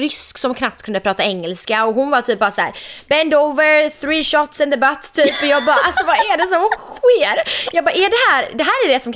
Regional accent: Sweden; born there; För att när vi föddes i Sverige så var ju allt, det var inget var ju online.

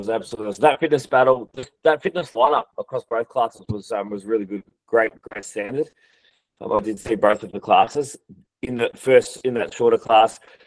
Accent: Melbourne, Victoria, Australia; One of the other coaches, and I told them that I was from Melbourne, helping out.

